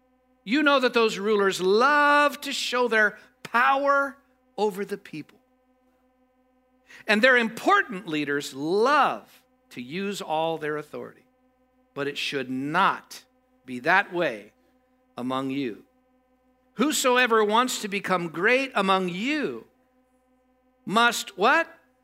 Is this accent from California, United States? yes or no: yes; Castro Valley, California, United States; I grew up in the East Bay in Castro Valley